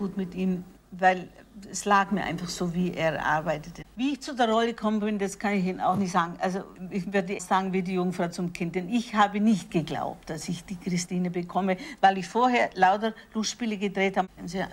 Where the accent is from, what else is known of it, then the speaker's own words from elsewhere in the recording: Augsburg, Bavaria, Germany; born there; Ich bin in Augsburg geboren